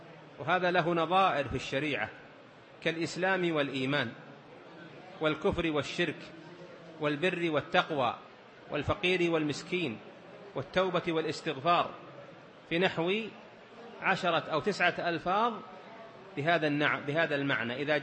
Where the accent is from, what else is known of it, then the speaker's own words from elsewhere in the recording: Saudi Arabia; في بلدنا المملكة العربية السعودية